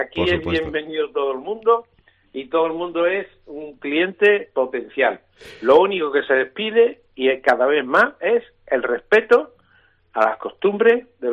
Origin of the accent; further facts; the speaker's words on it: Andalusia, Spain; como gaditanos sintámonos orgullosos de lo que hoy tenemos en esta provincia